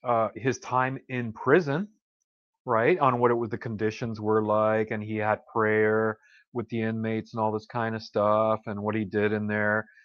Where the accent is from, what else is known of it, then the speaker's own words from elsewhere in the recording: Canada; Hey, look, you know, as a Canadian citizen, I think even Euro, I'm not sure, but I'm allowed to stay there 6 months out of a calendar year